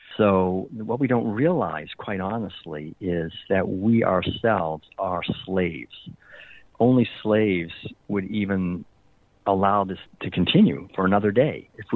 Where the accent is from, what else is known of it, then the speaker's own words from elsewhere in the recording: Massachusetts, United States; My father owned a whole chain of newspapers. I grew up in Massachusetts